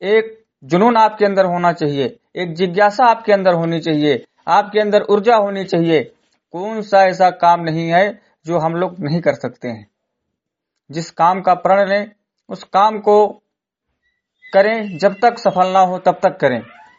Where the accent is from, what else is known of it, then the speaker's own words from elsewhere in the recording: Simrigarhi, Uttar Pradesh, India; ग्राम सभा सिमरीगढ़ी और जनपद बहराइच का रहने वाला हूँ